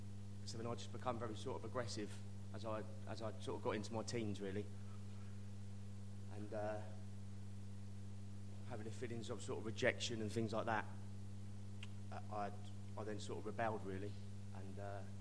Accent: Shepparton, Victoria, Australia; So I grew up in Shepparton. I was in a broken home, basically.

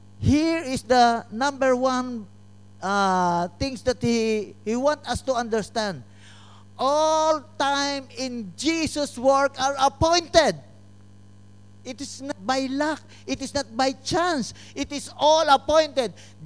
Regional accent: Calabarzon, Philippines; now in United Kingdom; I am from the Philippines in the province of Cavite

